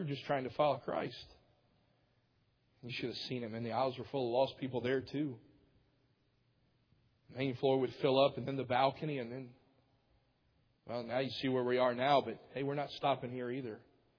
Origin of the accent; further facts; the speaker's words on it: the South, United States; I'm from the South. I can't call you by the first name.